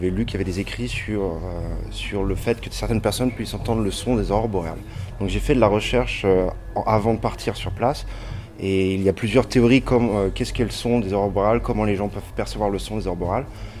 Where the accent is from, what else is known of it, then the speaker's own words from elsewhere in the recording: Nantes, Pays de la Loire, France; now in The Hague, Netherlands; je suis artiste interdisciplinaire et chercheur. Je suis originaire de Nantes mais je suis basé à La Haye aux Pays-Bas depuis quelques années.